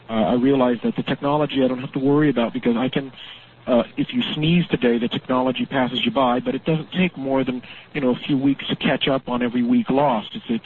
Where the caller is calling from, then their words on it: Lake Tahoe, United States; I'm calling from Lake Tahoe.